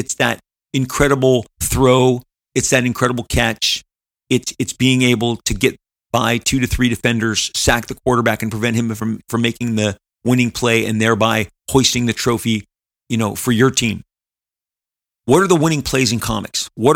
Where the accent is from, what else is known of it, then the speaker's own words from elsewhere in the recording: California, United States; I'm growing up in Orange County, South California. We're not a hockey family.